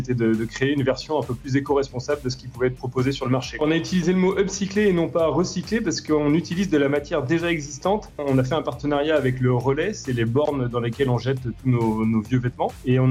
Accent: France; chez nous, en France

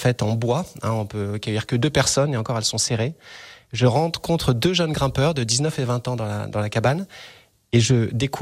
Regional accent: Combloux, Auvergne-Rhône-Alpes, France; c'est chez moi, je suis de Combloux

